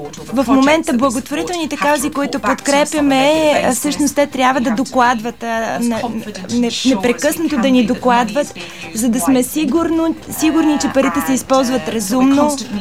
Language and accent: Bulgarian; United Kingdom; Bulgarian is a second language; now in Bulgaria; Както виждате, аз не съм българка, аз съм британка. Имах голям късмет да живея тук.